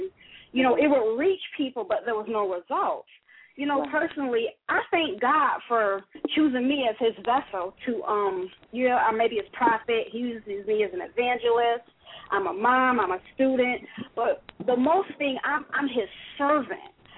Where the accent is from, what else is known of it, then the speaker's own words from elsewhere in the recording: Michigan, United States; I was born and raised in Michigan, and life ended up to where I ended up here in North Carolina.